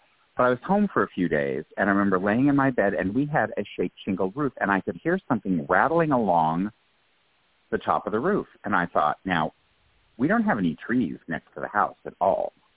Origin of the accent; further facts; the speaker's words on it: Colorado, United States; Now, I grew up in Colorado. I grew up in a farming community.